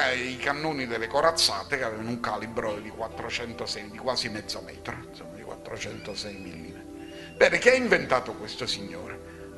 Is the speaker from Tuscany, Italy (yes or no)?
no; Naples, Campania, Italy; tenete conto che io sono napoletano